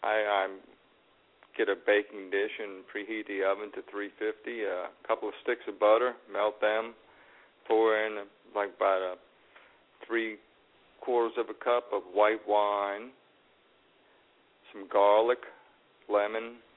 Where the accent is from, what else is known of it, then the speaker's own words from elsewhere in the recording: New Orleans, Louisiana, United States; Well, I am from New Orleans, so I can do a lot more than boil a hot dog.